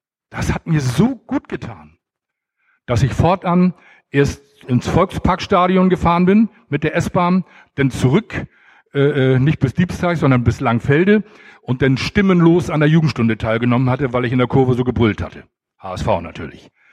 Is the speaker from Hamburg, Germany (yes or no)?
yes; Hamburg, Germany; Noch als echter Hamburger Heide.